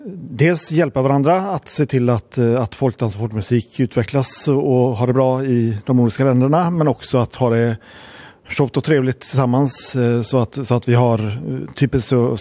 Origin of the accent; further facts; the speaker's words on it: Gothenburg, Västra Götaland County, Sweden; som var i Göteborg där jag är ifrån 2006.